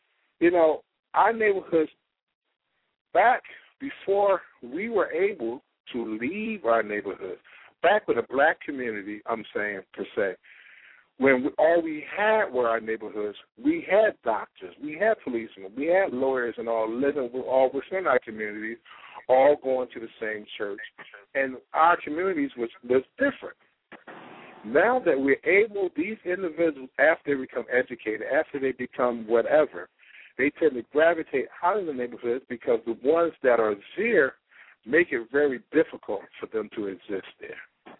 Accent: Philadelphia, Pennsylvania, United States; I'm from Philadelphia. I have lived in every part of Philadelphia, so I can tell you a little bit about every part, period.

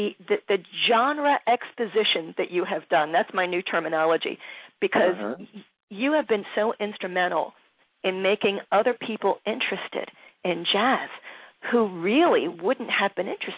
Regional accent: Philadelphia, Pennsylvania, United States; Growing up in Philly

